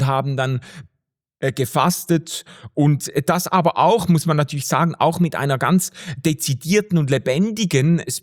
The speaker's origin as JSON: {"language": "German", "country": "Switzerland", "said": "wenn wir als Schweizer Wohlstandsbürger über Fasten reden"}